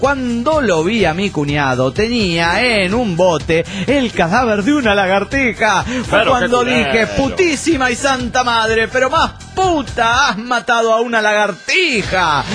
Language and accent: Spanish; Rincón de los Sauces, Neuquén, Argentina; now in Mendoza, Argentina; Y yo les expliqué que nací en Rincón de los Sauces, me crié ahí, pero ahora estoy viviendo en Mendoza.